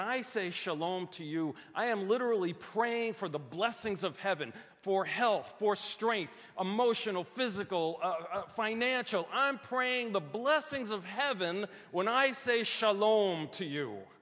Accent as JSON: {"language": "English", "town": "Brooklyn", "region": "New York", "country": "United States", "said": "I'm from Brooklyn, okay? You ain't seen nothing yet. That's how we would say it in Brooklyn."}